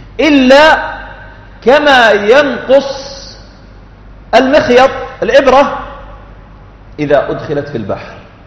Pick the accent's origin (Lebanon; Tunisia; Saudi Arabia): Saudi Arabia; قصة عن أحد التجار عندنا في السعودية